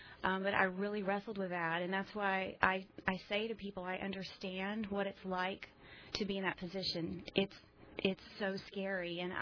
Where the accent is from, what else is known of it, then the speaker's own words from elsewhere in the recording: Greenville, South Carolina, United States; I grew up in the Greenville area and went to a Christian school, a wonderful Christian school, Southside Christian.